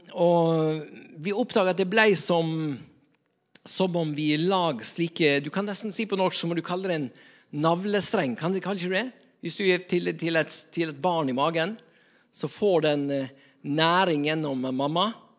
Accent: Nordvestlandet, Norway; når jeg var sammen med våre venner hjemme på Nordvestlandet

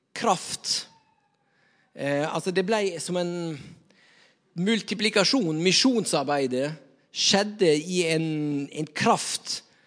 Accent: Nordvestlandet, Norway; når jeg var sammen med våre venner hjemme på Nordvestlandet

